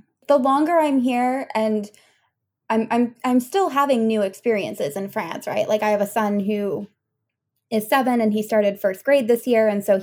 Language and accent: English; Massachusetts, United States; it was already hard to understand when I lived there, because I come from Massachusetts, like, which is has very strong gun laws and all of that.